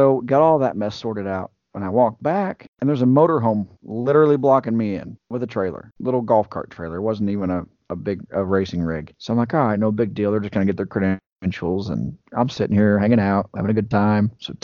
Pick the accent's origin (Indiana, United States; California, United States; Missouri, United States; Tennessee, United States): Indiana, United States; I said, honey, I am from Indiana and I don't know where I'm